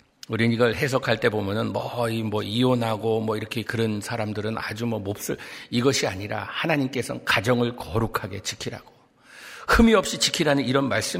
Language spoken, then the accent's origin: Korean; Monterey, California, United States; moved away; 제가 고등학교 때 몬트레이에서 자랐는데